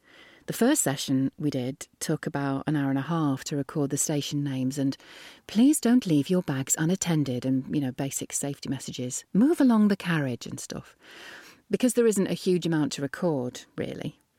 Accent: England, United Kingdom; accent: northern; They only want my normal northern accent if it's playing the part of a person giving a testimonial about an earthy, down-to-earth product

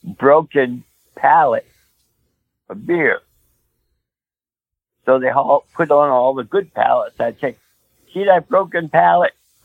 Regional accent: Allentown, Pennsylvania, United States; I come from Allentown.

